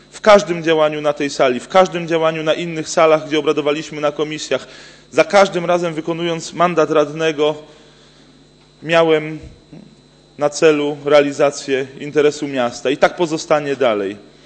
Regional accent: Poznań, Greater Poland Voivodeship, Poland; Poznań to całe moje życie. W Poznaniu się urodziłem, mało oryginalnie, bo jak większość poznaniaków na Polnej. Później w Poznaniu uczyłem się, studiowałem, pracowałem dla Poznania i pracuję w Poznaniu

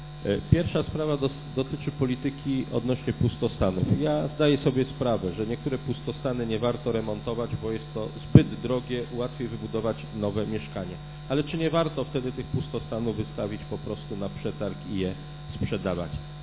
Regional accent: Poznań, Greater Poland Voivodeship, Poland; my poznaniacy

